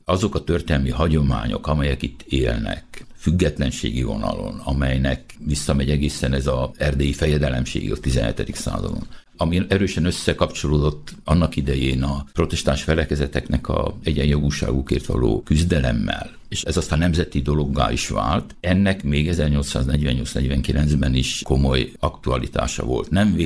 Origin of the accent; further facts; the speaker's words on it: Debrecen, Hajdú-Bihar, Hungary; Debreceniként nem lehetünk mások, mint elfogultak